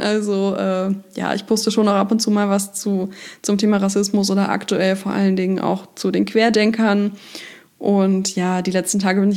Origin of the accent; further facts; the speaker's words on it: Hanover, Lower Saxony, Germany; Und es halt auch in Hannover passiert, das ist also meine Heimatstadt, in der ich jetzt auch wieder lebe.